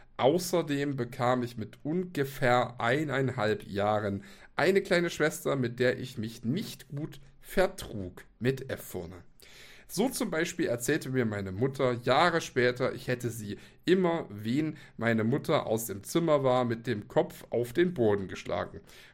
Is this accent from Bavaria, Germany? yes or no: yes; Neustadt an der Aisch, Bavaria, Germany; born there; wurde ich am 2.8.1998 geboren in Deutschland, Bayern, Landkreis Neustadt an der Aisch, in dem ich noch heute lebe.